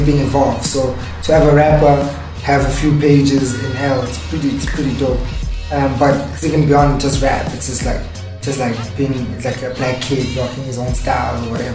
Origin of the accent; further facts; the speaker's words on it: Austria; I grew up in Austria.